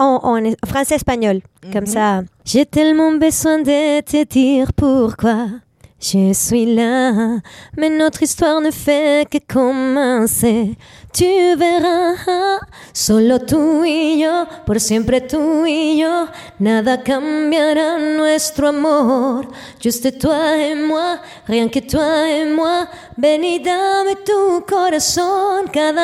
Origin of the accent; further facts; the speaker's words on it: Venezuela; French is a second language; moved away as an adult; now in France; Et voilà, j'ai quitté le Venezuela en me disant je veux, mon rêve c'est de venir en France et faire mon métier.